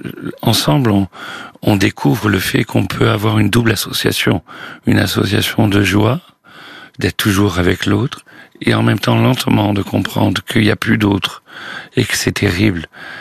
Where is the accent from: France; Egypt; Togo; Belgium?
France; Marseille, Provence-Alpes-Côte d'Azur; Mais je suis un Marseillais, donc je conduis comme une patate, moi aussi.